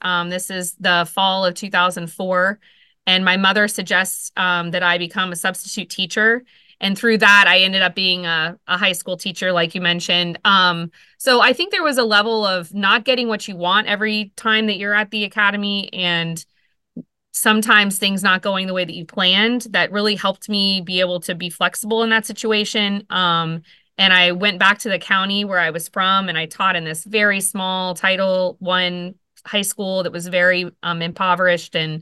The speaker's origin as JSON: {"language": "English", "town": "Winter Haven", "region": "Florida", "country": "United States", "said": "I came from a tiny town in Central Florida called Winter Haven."}